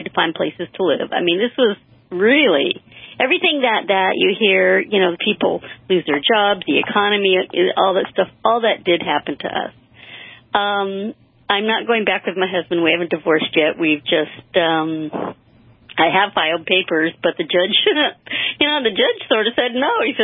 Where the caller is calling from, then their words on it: California, United States; I said, well, let me just call next week, because I'm calling from California time